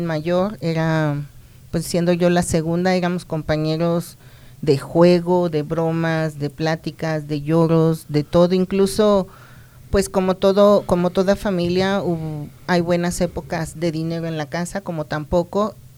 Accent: Mexico City, Mexico; moved away as an adult; now in Colorado, United States; soy originaria de la Ciudad de México, nacida, criada y estudiada allá, soy la segunda de seis hijos

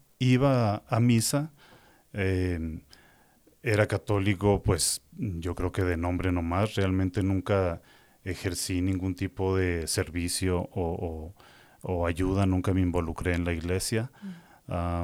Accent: Chihuahua, Mexico; born there; yo nací en Chihuahua, en México. Nací en una familia católica. Ajá. Somos 11 hermanos.

